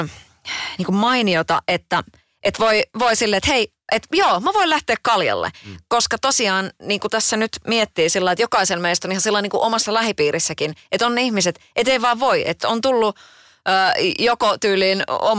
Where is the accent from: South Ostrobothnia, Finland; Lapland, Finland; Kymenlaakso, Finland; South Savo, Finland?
Kymenlaakso, Finland; Kotka; Itsehän olen Kotkasta kotoisin.